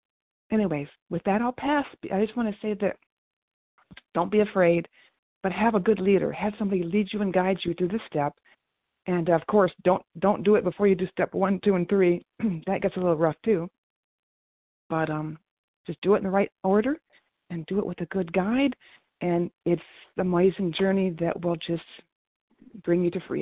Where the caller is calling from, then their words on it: Arkansas, United States; I'm calling in from Arkansas, trying to take my seat here